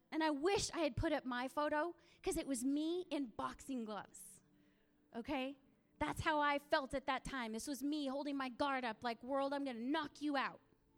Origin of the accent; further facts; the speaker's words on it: Yakima, Washington, United States; Some of you know that's because I'm from Yakima.